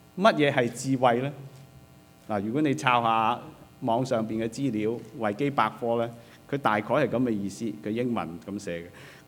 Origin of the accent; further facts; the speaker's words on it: China; 其實反映出我哋中國人一啲嘅價值觀，我哋對我哋嘅兒女嘅一啲期望喎。